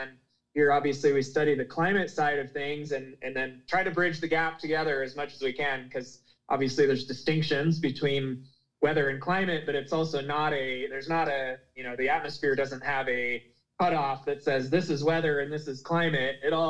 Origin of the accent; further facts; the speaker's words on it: Minnesota, United States; So I grew up in Minnesota